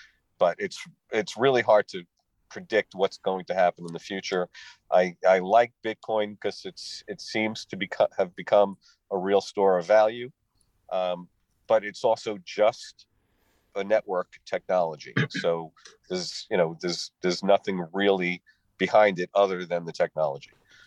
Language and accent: English; New York, United States; now in Los Angeles, United States; So I am a New Yorker that has switched sides of the country and moved to LA about 7 years ago.